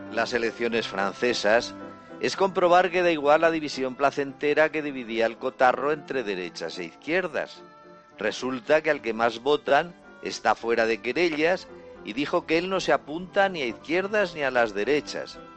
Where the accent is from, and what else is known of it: Spain